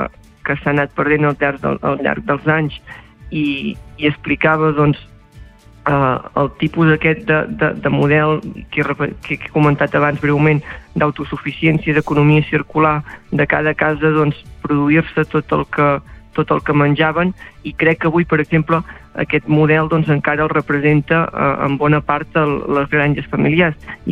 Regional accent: Parlavà, Catalonia, Spain; jo sóc de Parlavà, que és un poble mig al Baix Empordà, tinc 18 anys, a casa tenim vaques de net

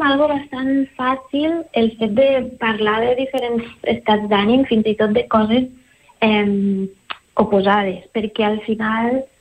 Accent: Lleida, Catalonia, Spain; Que venim de Lleida i quan passem de més de 2 hores amb cotxe ja és com que anem a tocar lluny

